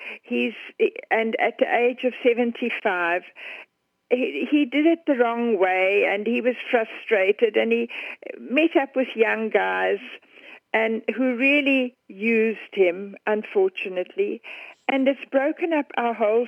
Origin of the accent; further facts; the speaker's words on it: South Africa; now in Kelowna, Canada; No, I'm from South Africa.